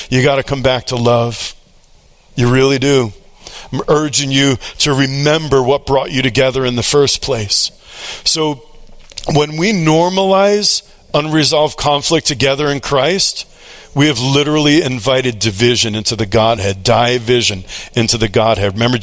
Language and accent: English; New York, United States; I'm a Jew from New York, and all about contending with things.